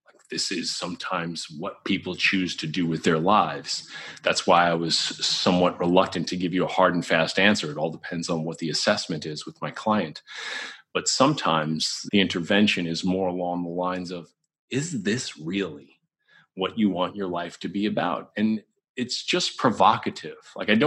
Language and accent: English; New York, United States